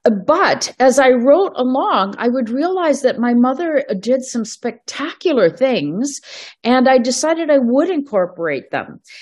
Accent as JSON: {"language": "English", "country": "Canada", "tie": "born there", "said": "because I was born here in Canada"}